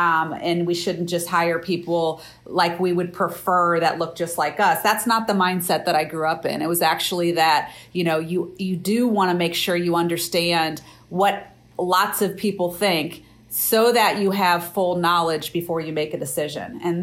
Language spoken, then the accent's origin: English; Midwest, United States; But when I grew up, it was the 70s. I grew up in the Midwest.